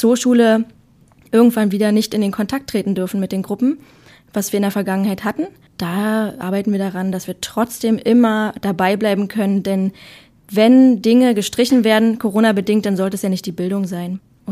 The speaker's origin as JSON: {"language": "German", "region": "Berlin", "country": "Germany", "also_born_or_lived": "Frankfurt am Main", "moved": "as an adult", "lives_now": "Cottbus, Germany", "said": "bin ursprünglich Berlinerin, bin dann zum Studium nach Frankfurt am Main gezogen, um Biologie auf Diplom zu studieren und bin dann für den Tierpark nach Cottbus gezogen und bin inzwischen seit fast 9 Jahren hier"}